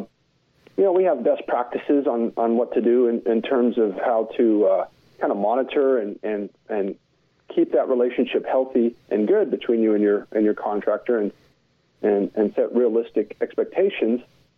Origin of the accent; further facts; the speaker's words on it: Wyoming, United States; now in Austin, United States; I moved to Austin from Wyoming, and where I'm from, we don't have air conditioners.